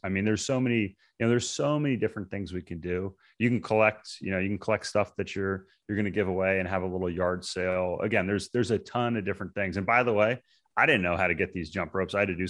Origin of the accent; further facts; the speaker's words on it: Maryland, United States; So for instance, I grew up in Maryland, but I went to school in Virginia.